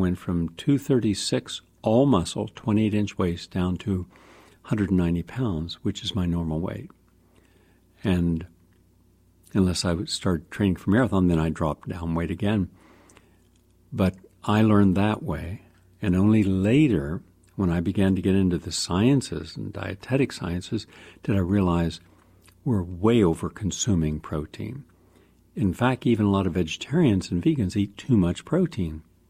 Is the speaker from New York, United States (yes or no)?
no; West Virginia, United States; I was from West Virginia, and I was an athlete, and we worked out in a gym every day